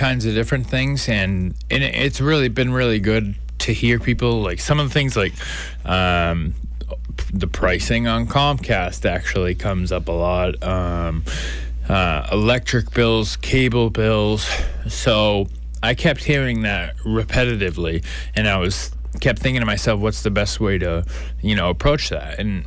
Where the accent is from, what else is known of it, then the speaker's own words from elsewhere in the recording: Norton, Massachusetts, United States; also born or lived in Taunton; So I was born in Taunton, Massachusetts. Went to high school in Norton.